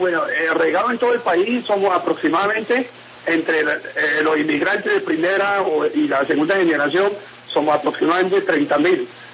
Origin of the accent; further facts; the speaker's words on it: China; Spanish is a second language; moved away; como yo vine de China originalmente